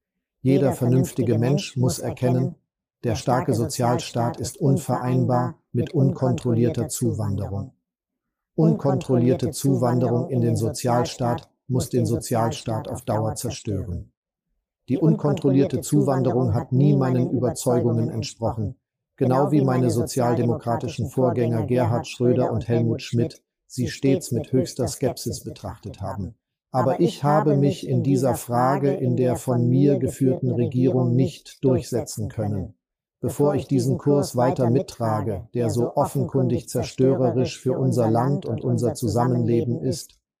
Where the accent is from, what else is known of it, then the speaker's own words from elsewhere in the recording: Hamburg, Germany; Als Hamburger möchte ich hier die ehrlichen Worte finden